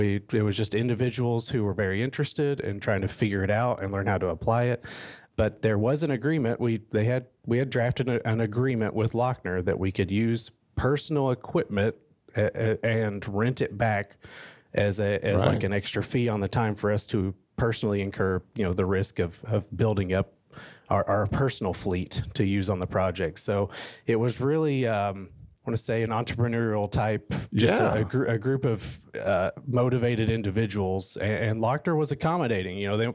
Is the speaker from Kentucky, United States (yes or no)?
yes; Kentucky, United States; Yeah, I've lived in Kentucky my whole life. Started off in the mountains in eastern Kentucky, and before moving to more central Kentucky, kind of going into high school